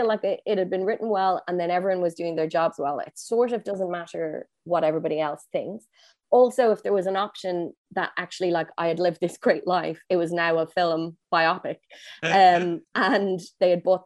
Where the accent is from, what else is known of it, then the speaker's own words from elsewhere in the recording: Ireland; And I was like, no, I definitely know that I'm Irish.